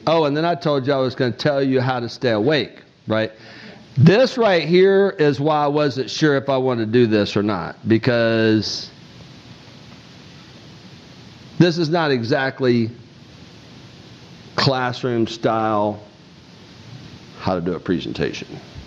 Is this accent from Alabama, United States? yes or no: yes; Alabama, United States; You know I'm from Lower Alabama, right?